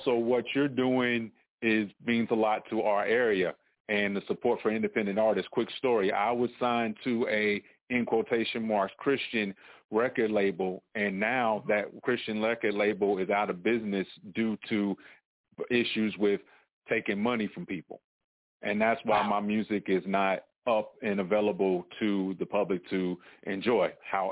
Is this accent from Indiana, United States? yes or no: no; Shelby, North Carolina, United States; I'm from the Shelby area, so Shelby, Charlotte, surrounding area, y'all need to come and support your local artists.